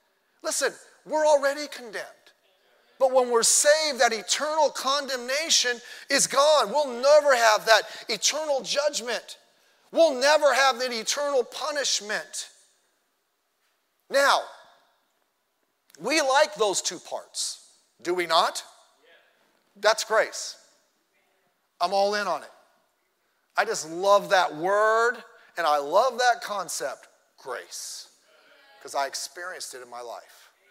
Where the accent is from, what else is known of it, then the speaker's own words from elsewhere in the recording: Long Beach, California, United States; When I was a teenager, I grew up in Long Beach.